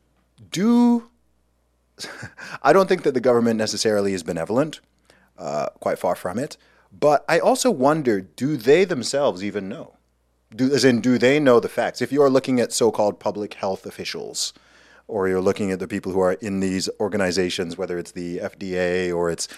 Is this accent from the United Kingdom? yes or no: yes; England, United Kingdom; I'm not from the USA. I'm from England.